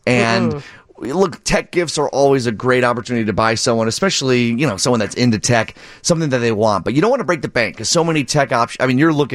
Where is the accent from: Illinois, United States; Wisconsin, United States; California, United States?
Illinois, United States; Downers Grove; I'm from Downers Grove.